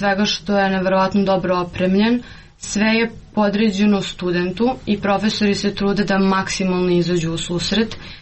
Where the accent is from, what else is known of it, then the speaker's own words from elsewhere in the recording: Belgrade, Serbia; now in Bamberg, Germany; zato što sam odrasla u Beogradu, koji je dosta veliki grad u odnosu na Bamberg